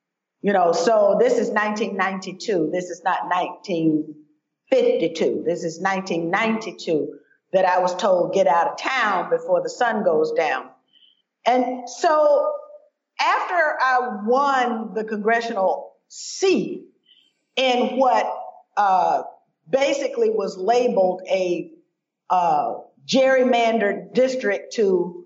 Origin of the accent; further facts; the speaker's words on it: the South, United States; because as a Southerner, I have seen transformation.